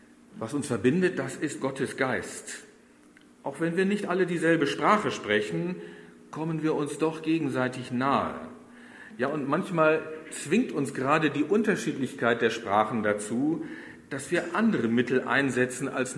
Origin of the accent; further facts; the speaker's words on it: Oldenburg, Lower Saxony, Germany; born there; meine Vatersprache ist Plattdeutsch. Meine Frau ist zwar in Oldenburg geboren, so wie ich